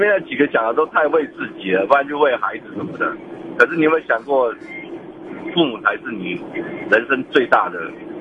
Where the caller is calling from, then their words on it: Tainan, Taiwan; 我是台南的